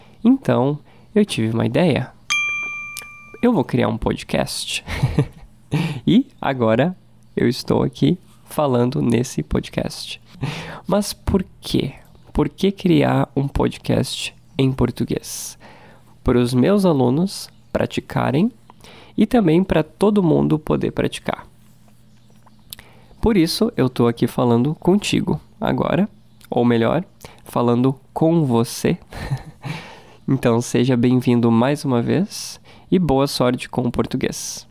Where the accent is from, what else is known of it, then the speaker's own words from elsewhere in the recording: Brazil; Eu moro no Brasil e, por isso, eu sou brasileiro. E eu falo português brasileiro. Eu tenho 30 anos